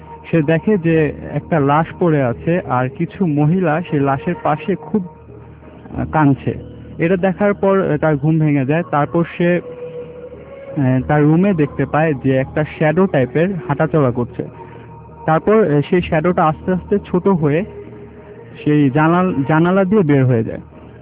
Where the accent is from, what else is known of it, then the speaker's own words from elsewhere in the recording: Mirpur, Dhaka Division, Bangladesh; মিরপুর থেকে এসেছি।